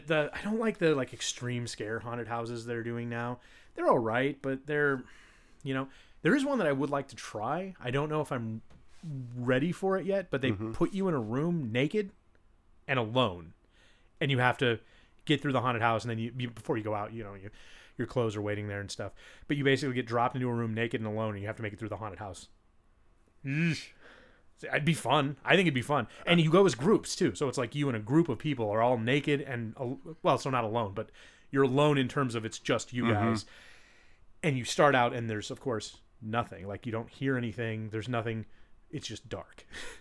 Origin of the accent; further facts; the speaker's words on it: Seattle, Washington, United States; born there; But I was born in Seattle, not Portland.